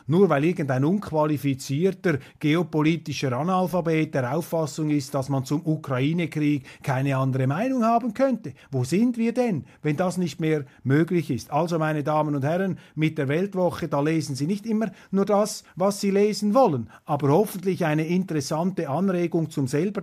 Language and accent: German; Zurich, Switzerland; Und da muss ich als Zürcher, als Agglomerationszürcher sagen, wehret den Anfängen aufgepasst.